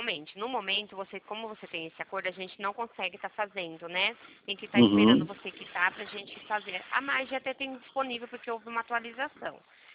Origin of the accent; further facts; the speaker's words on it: Campinas, São Paulo, Brazil; sou de Campinas, tá?